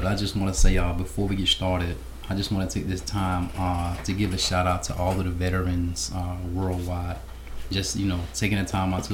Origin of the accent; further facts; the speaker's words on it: Belle Glade, Florida, United States; Well, you know, I'm from Belgrade, Florida, also known to some as Muck City. And, you know, growing up in Belgrade, Florida, is no secret.